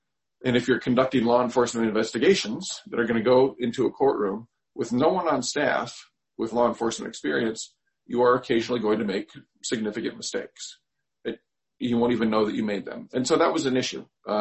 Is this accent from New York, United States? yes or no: no; Decorah, Iowa, United States; I had gotten my interest in public service from growing up in Decorah.